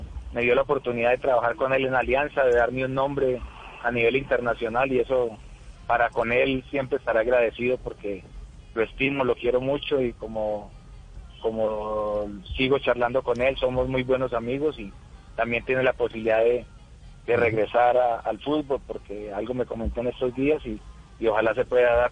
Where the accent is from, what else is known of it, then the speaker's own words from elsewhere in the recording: Colombia; Me encantaría Colombia porque quiero mucho mi tierra, porque quiero estar con la familia, con mis amigos